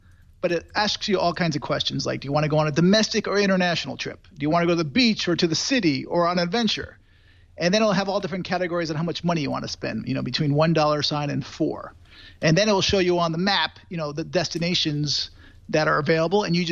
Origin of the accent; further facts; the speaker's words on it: Connecticut, United States; Last week I left off from my home state of Connecticut.